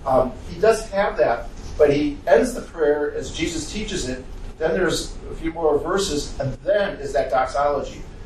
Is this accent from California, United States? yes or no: no; Wisconsin, United States; I was born in Wisconsin, grew up in Wisconsin, but actually studied for this diocese and have been ordained for 30 years.